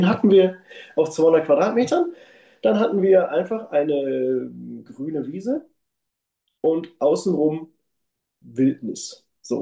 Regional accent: North Rhine-Westphalia, Germany; ja, ich komme ja aus dem Ruhrpott, wie man ja gehört hat.

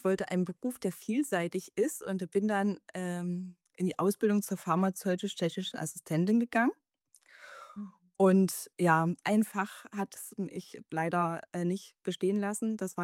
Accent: Bautzen, Saxony, Germany; now in Dresden, Germany; Also aufgewachsen bin ich in Bautzen. Jetzt wohne ich in Dresden mittlerweile.

